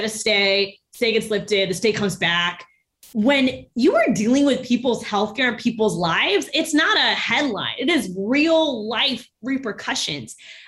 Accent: Orlando, Florida, United States; I grew up in Orlando in an immigrant family, a working class family.

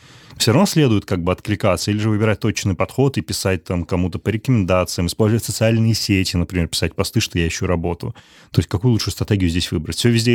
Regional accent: Chelyabinsk, Chelyabinsk Oblast, Russia; Я из Челябинска.

